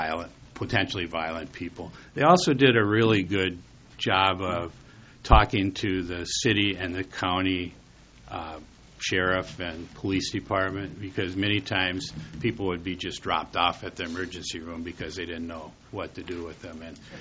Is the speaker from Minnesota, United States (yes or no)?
yes; New Ulm, Minnesota, United States; One is, I grew up in New Ulm.